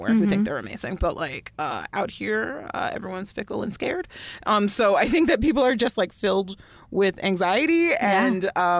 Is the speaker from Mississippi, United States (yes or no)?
no; Allen, Texas, United States; I was working at the Outlet Mall near where I grew up in Allen, Texas.